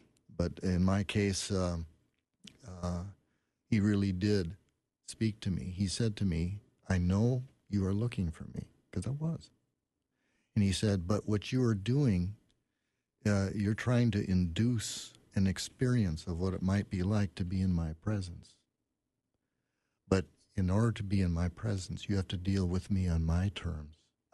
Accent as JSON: {"language": "English", "town": "Biwabik", "region": "Minnesota", "country": "United States", "tie": "born there", "said": "the town I was born in Bywabik"}